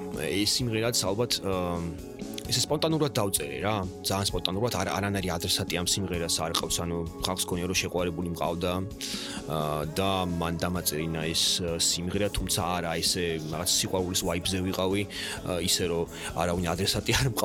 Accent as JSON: {"language": "Georgian", "region": "Tbilisi", "country": "Georgia", "tie": "born or raised there", "moved": "yes", "said": "აი მთლიანად ნოსტალგიაში ამართლა დაწერილი თბილისისადმი, ქალაქში, ულამაზეს ქალაქში, სადაც მე დავიბადე, გავიზარდე."}